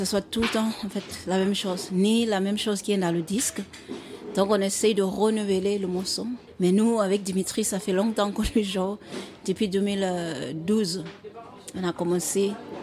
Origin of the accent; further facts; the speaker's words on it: Cape Town, Western Cape, South Africa; first language Xhosa; French is a second language; Alors, je suis d'origine de l'Afrique du Sud. Je suis née au Cap. Je viens de là-bas. Et parfois, je chante dans ma langue maternelle, qui s'appelle le Xhosa. Ça vient de Western Cape.